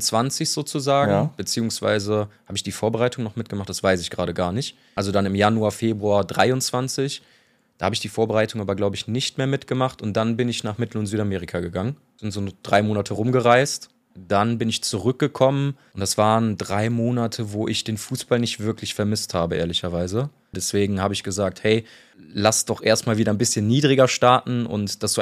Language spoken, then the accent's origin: German; Alfter, North Rhine-Westphalia, Germany; Dann bin ich halt in Alfter groß geworden, aufgewachsen. Habe beim VfL Alfter dann angefangen Fußball zu spielen